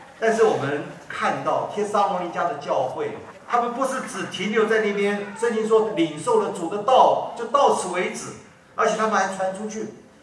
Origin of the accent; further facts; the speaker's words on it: China; 我们中国人有这个使命，我们中国人有这恩典，我们中国人不能忘记